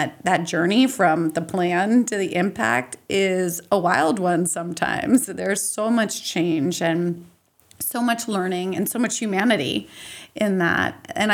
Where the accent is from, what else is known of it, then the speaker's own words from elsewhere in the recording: Washington, District of Columbia, United States; born there; I was born in Washington, D.C., and I began my McKinsey career also in Washington, D.C. after lots of moves.